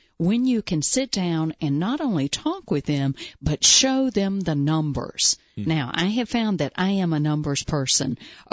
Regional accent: Southeast, United States; I'm not from Idaho. I do have a little bit of an accent here. I'm from the southeastern United States.

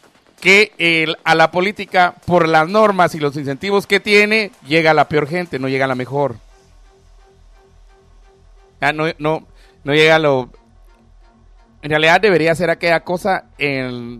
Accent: Chimaltenango, Guatemala; allá en mi pueblo, en Chimaltenango, ¿va?

